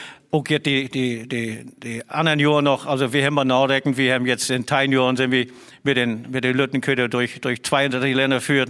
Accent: Mecklenburg-Vorpommern, Germany; dass ich als Mecklenburger den Tiroler was vorsingen konnte.

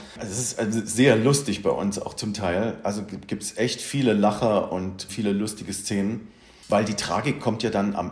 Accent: Thuringia, Germany; now in Berlin, Germany; Ich komme aus Thüringen gebürtig, bin aber jetzt schon seit 35 Jahren in Berlin.

